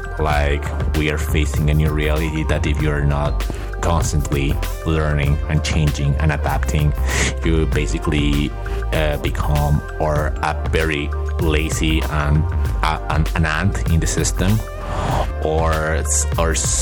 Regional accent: Mexico; English is a second language; I'm coming from Mexico. I've come from a family of entrepreneurs

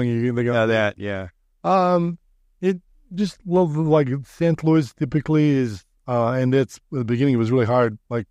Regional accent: Serbia; every time when I say I'm from Serbia, people will say, oh, you're from Siberia, Russia, I know.

